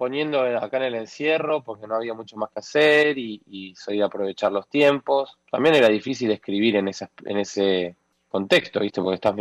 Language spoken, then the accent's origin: Spanish; Argentina; che, esto es re argentino, mal. Pero bueno, bien ahí, porque es de donde vengo.